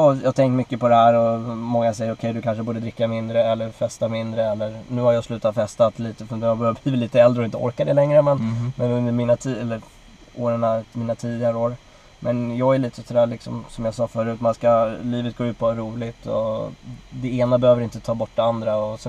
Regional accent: Sweden; Det är väl det där vanliga att jag är svensk och älskar midsommar och snaps.

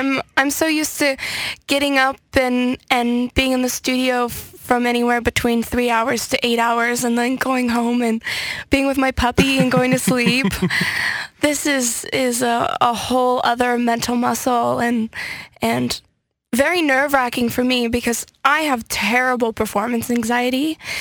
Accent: California, United States; because I'm from California. I mean, raised in California, so...

